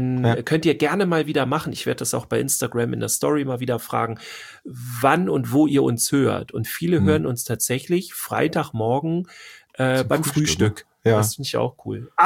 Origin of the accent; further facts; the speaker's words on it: Schleswig-Holstein, Germany; Ja, wir kommen ja aus Schleswig-Holstein.